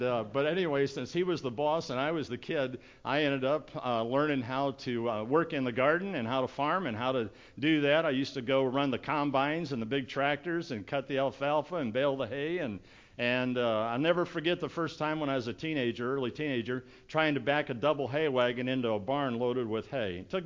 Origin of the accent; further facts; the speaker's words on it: Ohio, United States; And so all the years that I grew up there in Ohio, we lived on an acre of ground.